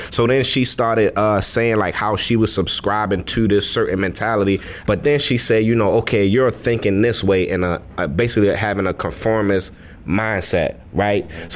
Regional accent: Baltimore, Maryland, United States; It's a stigma that's on Black culture, that's on our roots, right? I grew up in Baltimore, right? I'm subscribing to my culture, right?

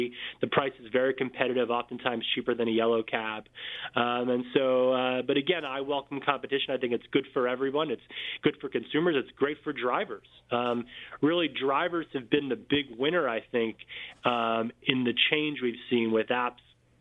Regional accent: Queens, New York, United States; When I was growing up in Queens, I wouldn't ask my dad for the car keys. I'd ask for the Metro card.

